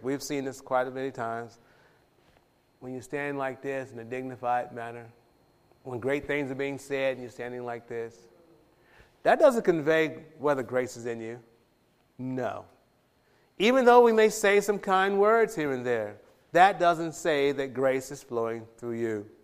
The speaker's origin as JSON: {"language": "English", "town": "Watts", "region": "California", "country": "United States", "said": "My life, I'm from the Jordan Down Projects in Watts."}